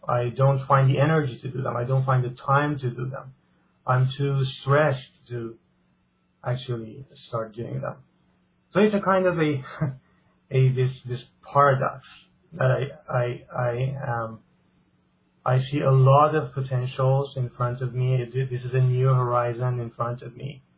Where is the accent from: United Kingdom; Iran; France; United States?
Iran; first language Persian; English is a second language; Oh, I'm from Iran, so my first language is Farsi or Persian.